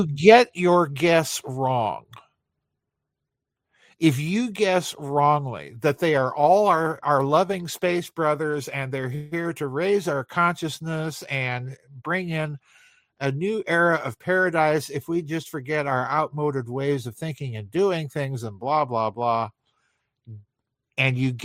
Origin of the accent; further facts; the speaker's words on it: South Dakota, United States; You know, I grew up in South Dakota. I remember stories in the Sioux Falls Argus Leader of UFOs over the missile silos in the western part of the state.